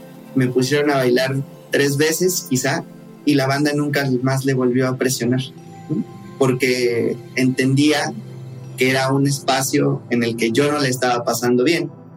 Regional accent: Iztapalapa, Mexico City, Mexico; fue en un tianguis de Iztapalapa, que es de donde yo soy, de donde yo vengo

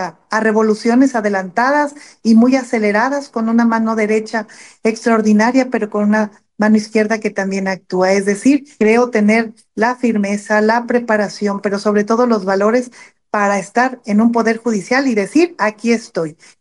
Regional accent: Jalisco, Mexico; soy una mujer jalisciense, la única jalisciense que hoy aspira al cargo de ministra de la Corte

